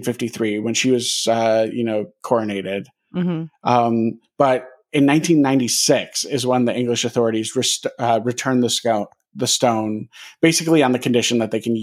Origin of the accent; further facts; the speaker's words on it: Wisconsin, United States; Like I'm from Wisconsin and it's weird because like Dahmer is our most famous guy.